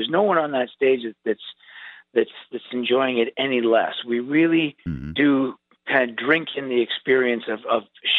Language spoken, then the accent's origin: English; Canada; I'm a Canadian, so I'm the foreigner in the band